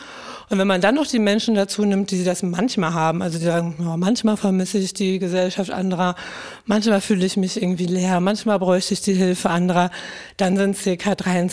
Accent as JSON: {"language": "German", "town": "Dortmund", "region": "North Rhine-Westphalia", "country": "Germany", "said": "ich komme aus Dortmund, bin 35 Jahre alt"}